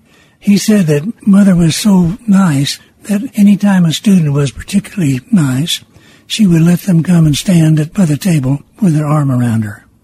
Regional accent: Miami, Oklahoma, United States; also born or lived in Springdale, Arkansas; now in Fayetteville, United States; I was born in Springdale, Arkansas. My father was in World War I. My mother had come to Springdale to have her baby. My dad then got out of the Army. I was 10 months old. He took me immediately to Oklahoma and would never let me leave.

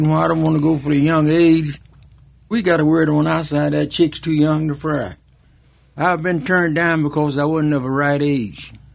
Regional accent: Oklahoma, United States; also born or lived in Windham, Texas; I was born in Texas, Windham, Texas, 1923. My family moved to Oklahoma in 1925.

